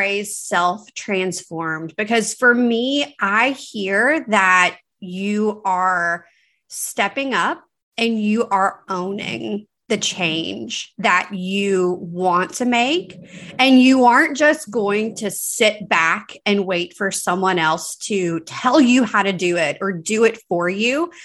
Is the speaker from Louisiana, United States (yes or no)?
yes; Louisiana, United States; now in New Orleans, United States; So I'm a Louisiana girl. I'm born and raised in North Louisiana. Now I live right outside of New Orleans.